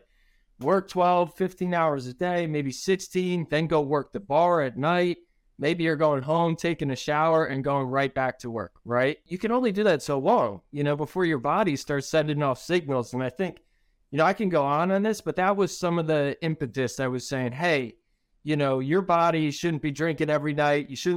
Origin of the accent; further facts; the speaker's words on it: New York City, New York, United States; growing up in New York City, where you're at, and that background just brings me home.